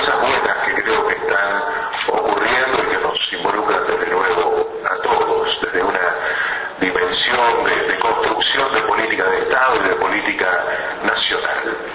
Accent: Uruguay; somos los uruguayos, todos

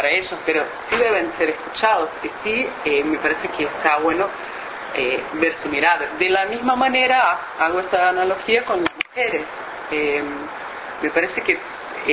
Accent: Brazil; now in Uruguay; Yo soy brasileña, en Brasil también, y acá en Uruguay.

